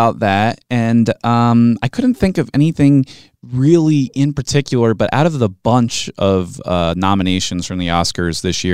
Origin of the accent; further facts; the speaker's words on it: Philadelphia, Pennsylvania, United States; My family's from Philly. I grew up in the Philly area my entire life, and that's, you know, currently where I still live.